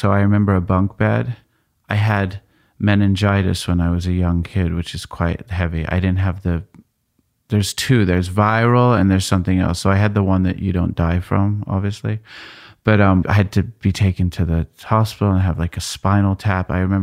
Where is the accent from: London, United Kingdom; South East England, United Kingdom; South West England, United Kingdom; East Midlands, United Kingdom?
London, United Kingdom; moved away; also born or lived in New York; that's how I remember growing up in London.